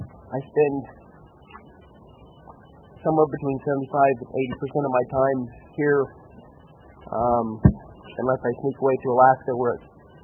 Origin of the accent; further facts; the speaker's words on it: Israel; I grew up in Israel, it's great.